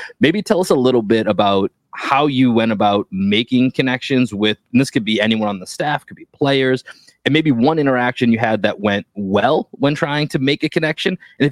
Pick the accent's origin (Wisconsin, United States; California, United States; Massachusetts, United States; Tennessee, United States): Massachusetts, United States; Boston; accent: Boston; you get me back in the middle of Boston, it picks up a little bit. You give me a few beers, it's going to pick up a little bit, but yeah. I don't necessarily always have that as strong of an accent anymore.